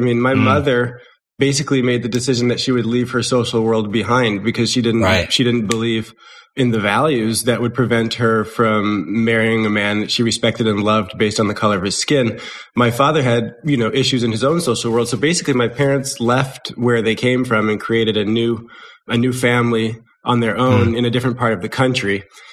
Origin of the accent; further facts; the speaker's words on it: New Jersey, United States; I grew up in New Jersey in the United States with a black father who's old enough to be my grandfather from the segregated South and a white mother, evangelical Christian from Southern California.